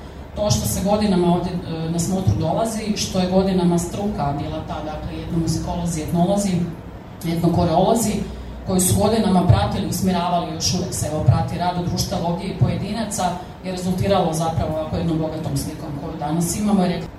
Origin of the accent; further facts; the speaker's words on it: Slavonia, Croatia; ja sam Slavonka